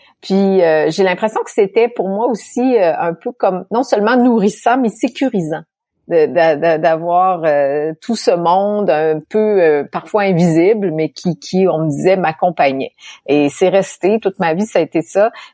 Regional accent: Quebec City, Quebec, Canada; Je suis née à Québec, là, c'est-à-dire la ville de Québec, dans la province de Québec

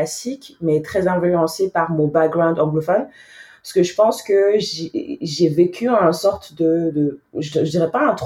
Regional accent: Nigeria; French is a second language; now in France; c'est le fait que je viens du Nigeria, je parlais pas français quand je suis arrivée en France, mais je me suis créée une voix ici.

